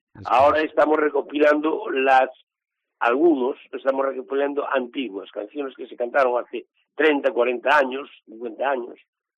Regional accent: Mugardos, Galicia, Spain; yo no soy ferrolano, soy de Mugardos, soy mugardés

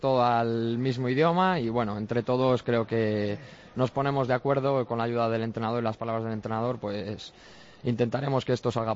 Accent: Valladolid, Castile and León, Spain; Yo soy pucelano y a mucha honra.

